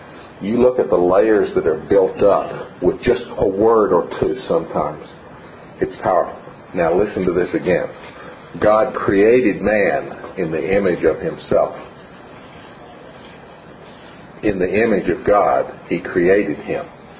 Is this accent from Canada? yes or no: no; Tennessee, United States; moved away; also born or lived in Houston; A very long time ago, I was growing up in East Tennessee. My father was a college teacher. And he was hired to be a college teacher at a brand new school in Texas, in Houston.